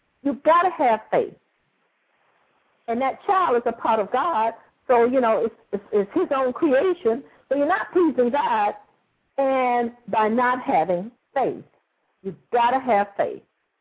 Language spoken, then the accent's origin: English; the South, United States; I'm from the South.